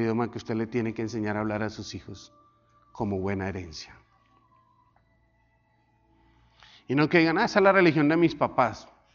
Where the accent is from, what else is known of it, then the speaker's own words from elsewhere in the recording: Colombia; En mi país allá es como una, no sé cómo llamar, es una filosofía que todos los jóvenes tiran el mismo pasito todos allá para un lado. Pero es que algo muy colombiano.